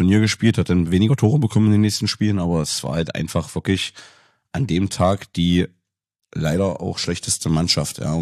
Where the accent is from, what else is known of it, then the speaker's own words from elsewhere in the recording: Magdeburg, Saxony-Anhalt, Germany; Das hat schon dann wehgetan, vor allem auch als Magdeburger.